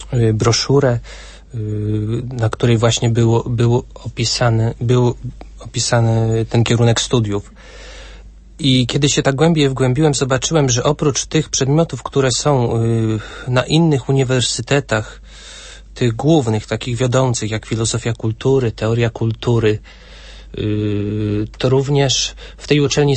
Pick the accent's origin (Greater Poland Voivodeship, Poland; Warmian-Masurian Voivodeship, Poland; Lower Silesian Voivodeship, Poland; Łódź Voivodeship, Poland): Lower Silesian Voivodeship, Poland; Gryfów Śląski; z miejscowości, z której pochodzę, z Gryfowa Śląskiego